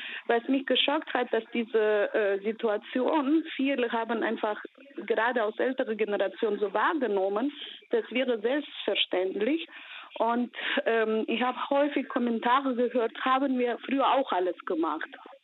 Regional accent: Georgia; Also ich komme aus Georgien, deshalb meine Mutter lebt in Georgien.

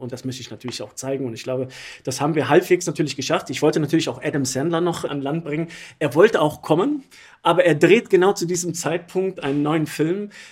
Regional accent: Erkrath, North Rhine-Westphalia, Germany; born there; Ich bin hier in Deutschland geboren, bei Düsseldorf in Erkrath.

